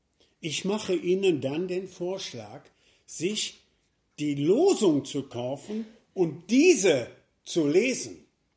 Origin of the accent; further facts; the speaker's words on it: Marl, North Rhine-Westphalia, Germany; Ich komme aus Marl, aus der Friedenskirche